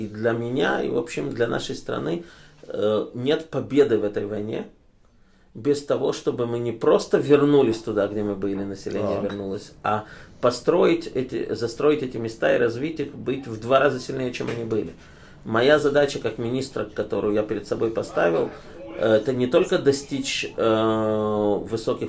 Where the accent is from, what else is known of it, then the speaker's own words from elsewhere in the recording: Kharkiv, Kharkiv Oblast, Ukraine; Я вырос в Харькове, это был мой родной город.